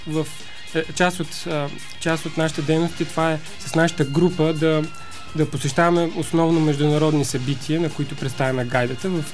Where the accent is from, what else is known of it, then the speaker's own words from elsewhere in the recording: Plovdiv, Plovdiv Province, Bulgaria; also born or lived in Gabrovo; now in Sofia, Bulgaria; Родом съм от Габрово, израсен съм в Пловдив и на гайда почнах да свири тук в София